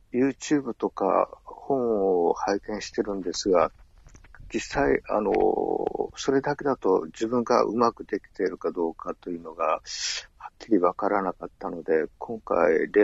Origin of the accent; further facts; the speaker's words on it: Kitakyushu, Fukuoka, Japan; 私が北九州の小倉出身でして、